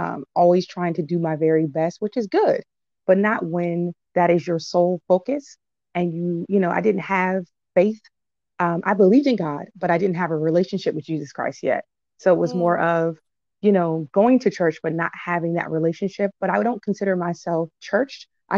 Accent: Upper Marlboro, Maryland, United States; also born or lived in Washington, United States; I'm from the Washington, D.C. area, born in D.C., raised in Upper Marlboro, Maryland. Kind of suburbanite, but it's all good.

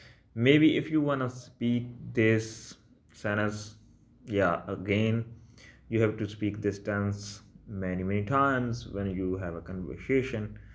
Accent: Punjab, India; accent: Malwa; How people say in Malwa accent, which is my accent, right?

